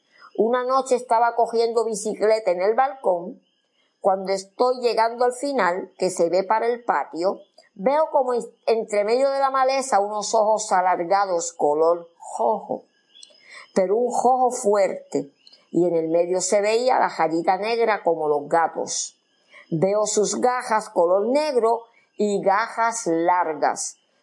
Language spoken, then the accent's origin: Spanish; Ponce, Puerto Rico; Soy de Ponce.